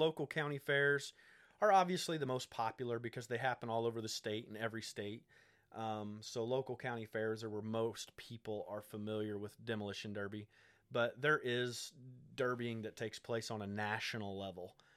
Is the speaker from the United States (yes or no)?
yes; Green, Illinois, United States; Yep. Born and raised in Green, but been here in Jersey for the past 12 or 13 years.